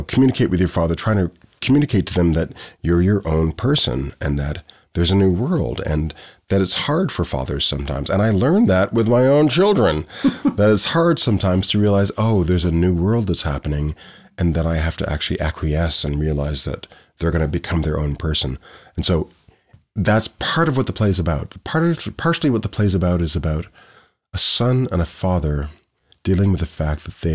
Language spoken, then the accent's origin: English; Ottawa, Ontario, Canada; also born or lived in Nepean; a young African-Canadian kid growing up in Ontario, because I'm born and raised in Ottawa, even though my parents are from Jamaica.